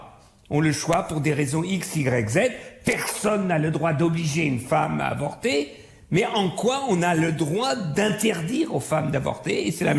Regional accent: Germany; Écoutez, vous savez que je suis allemand.

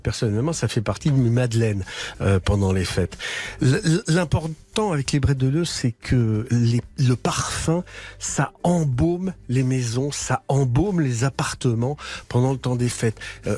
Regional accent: Grand Est, France; Parce que je suis des Vosges, je suis pas loin de l'Alsace.

